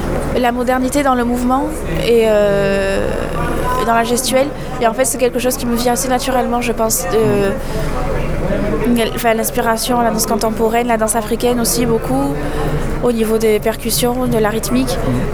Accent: Marseille, Provence-Alpes-Côte d'Azur, France; born there; Alors moi je suis née à Marseille

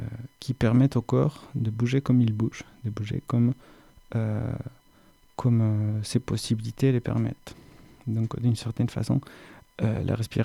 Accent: Bogotá, Bogotá D.C., Colombia; cette expérience a été donnée dans une capitale comme Bogota, je viens de la Colombie

